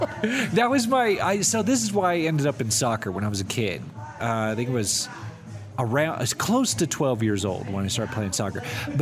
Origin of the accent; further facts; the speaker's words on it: United States; Because we're American, we have our chest stuck out.